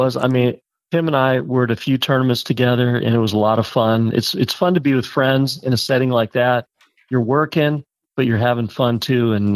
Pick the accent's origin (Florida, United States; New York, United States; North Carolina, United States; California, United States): California, United States; San Diego; I grew up in San Diego, so I grew up at a course called the San Diego Country Club